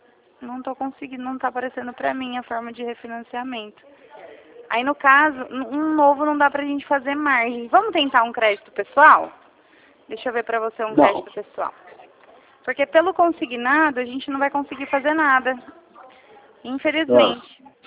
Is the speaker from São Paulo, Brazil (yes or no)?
yes; São Paulo, Brazil; Eu sou aqui de São Paulo, do interior.